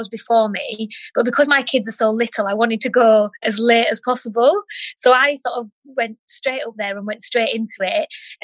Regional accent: North West England, United Kingdom; I'm from the Lake District, so I love that sort of thing anyway.

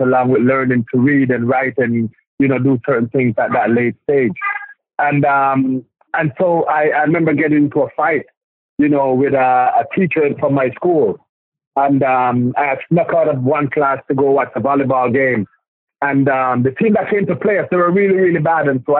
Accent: Jamaica; I had all aunties that I grew up with in Jamaica.

